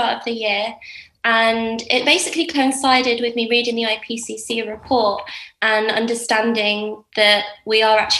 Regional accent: Brighton, South East England, United Kingdom; I'm from Brighton.

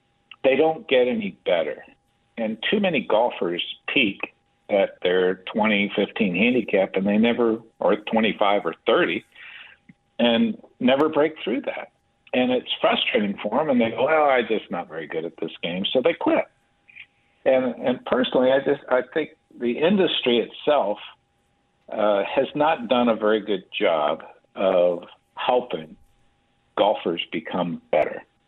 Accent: California, United States; A lot of the courses I grew up playing in California in junior golf were gone to pasture.

